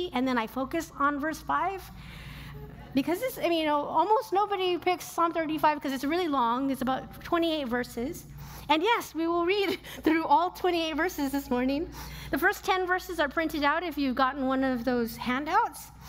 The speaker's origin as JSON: {"language": "English", "town": "Los Angeles", "region": "California", "country": "United States", "tie": "born or raised there", "said": "I'm from LA and he's from San Francisco. I grew up in the San Fernando Valley, if anybody knows what that is, in a big Mexican-American family."}